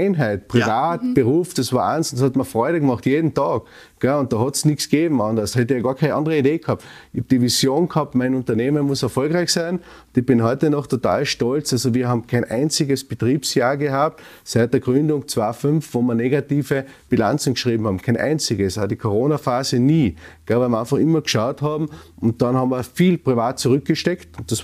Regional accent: Carinthia, Austria; Das ist einfach als Kärntner für mich ganz wichtig und wesentlich.

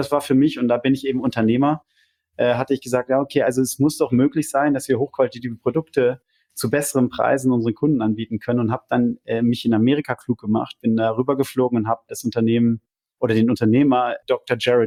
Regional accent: Lemgo, North Rhine-Westphalia, Germany; now in Zurich, Switzerland; Ich wohne in Zürich, am schönen Zürichsee, bin verheiratet, habe 3 Kinder, komme aber, wie man hört, nicht aus der Schweiz, sondern ursprünglich aus Ostwestfalen. Genauer gesagt, Lemgo

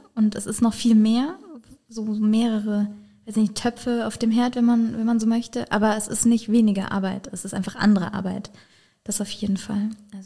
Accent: Rhineland-Palatinate, Germany; ich selber komme aus dem Landkreis Bad Dürkheim und wohne da in einem kleinen Dorf.

